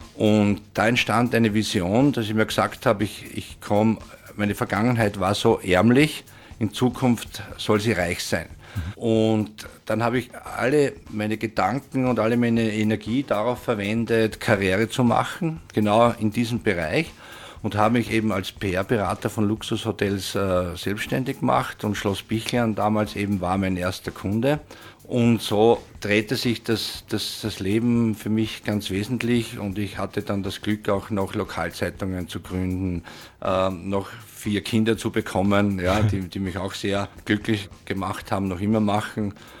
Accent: Styria, Austria; Ich komme aus der Steiermark, aus der Obersteiermark. An sich aus sehr armen Verhältnissen, aus einer Arbeiterfamilie.

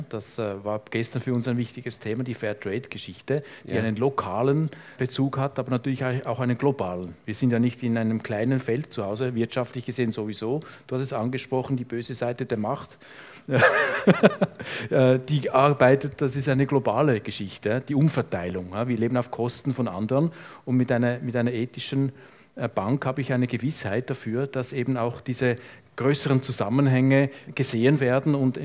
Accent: Switzerland; Jetzt muss ich einen Link machen als Schweizer. Ich glaube, wenn ich mich richtig erinnere, also ich muss kurz rechnen, ich bin jetzt 54, jetzt haben alle gehört, okay, 54.

